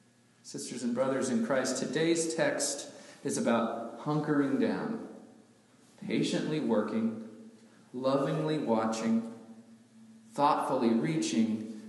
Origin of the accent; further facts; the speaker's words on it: Gulf Coast, United States; I grew up on the Gulf Coast, as many of you know, and I've been in a few typhoons